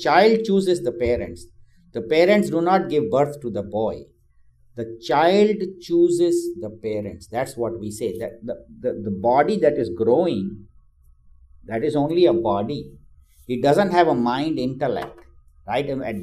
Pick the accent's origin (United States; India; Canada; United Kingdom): India; I grew up in India. I lived in India for 26, 27 years.